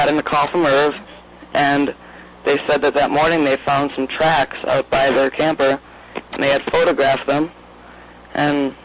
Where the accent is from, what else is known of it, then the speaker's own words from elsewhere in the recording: Wisconsin, United States; Well, I'm from Wisconsin, and I first contacted Tom when I found his website